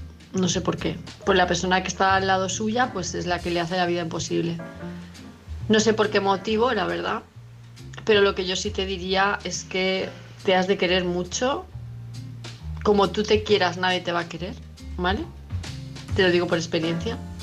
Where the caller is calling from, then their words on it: Palma de Mallorca, Balearic Islands, Spain; de Palma de Mallorca